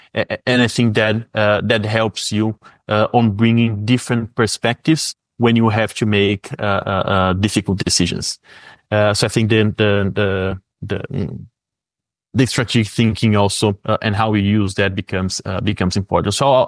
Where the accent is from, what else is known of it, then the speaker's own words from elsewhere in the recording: Brazil; English is a second language; moved away; growing up in Brazil, you are very comfortable with the environment that you were placed.